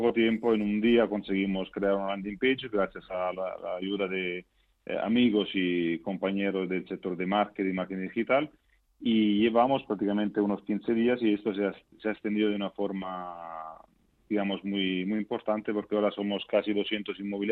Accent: Italy; Spanish is a second language; moved away as an adult; now in Madrid, Spain; soy italiano. Llevo en España desde el año 97 y estoy afincado en Madrid.

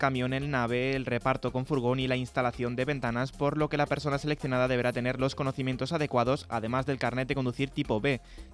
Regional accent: Alcobendas, Community of Madrid, Spain; ¿Qué tal tú por Alcobendas? ¿Cómo te han tratado en mi pueblo?

